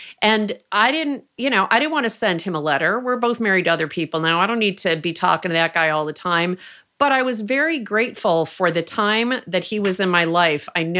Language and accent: English; Rochester, New York, United States; moved away as an adult; now in California, United States; I mean, Stephanie and I were talking about my hometown of Rochester, New York. I wrote a thank you letter to Rochester because so much of the person I am at age 55 living in California stems from the 18 years I spent growing up